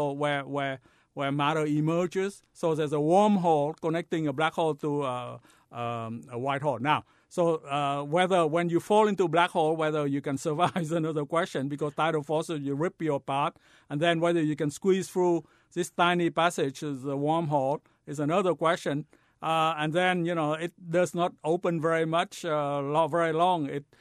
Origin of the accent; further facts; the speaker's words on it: Vietnam; I went to French school when I was growing up in Vietnam.